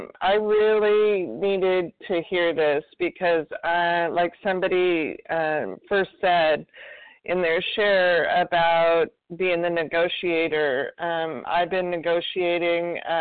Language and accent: English; Washington, United States; from Washington State.